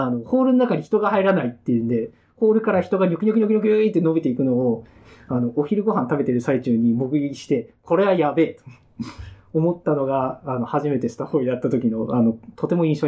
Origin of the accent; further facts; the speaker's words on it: Nagoya, Aichi, Japan; moved away as an adult; now in Tokyo, Japan; もともと私の実家って名古屋なんですけれども、まあ、大学進学を機に上京しまして、